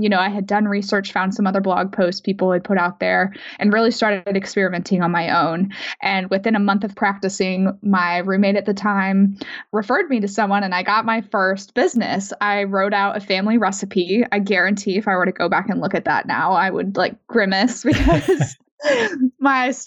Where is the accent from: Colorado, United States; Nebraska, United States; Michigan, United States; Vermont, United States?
Colorado, United States; Denver; I grew up in Denver. So like friends and family in Denver too